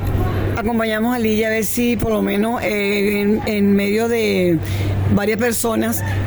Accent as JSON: {"language": "Spanish", "country": "Venezuela", "lives_now": "Medellín, Colombia", "said": "yo soy venezolana y mi forma de confort me cambió mucho, pero bueno, yo estoy muy agradecida acá con Medellín"}